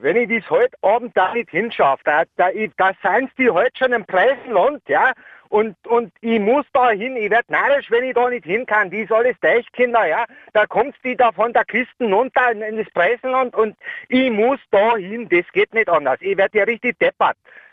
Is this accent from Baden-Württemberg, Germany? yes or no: no; Berlin, Germany; also born or lived in Greifswald / Stralsund; geboren in Greifswald, die ersten 3 Jahre in der Nähe von Stralsund, dann nach Berlin und so eigentlich Berliner.